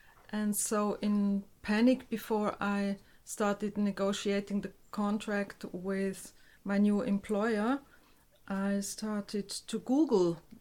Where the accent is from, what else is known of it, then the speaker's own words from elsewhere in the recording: Switzerland; accent: Swiss German; first language Swiss German; English is a second language; Yes, I'm a German speaker. My mother tongue is Swiss German. But of course, we learn German at school. It's a second language.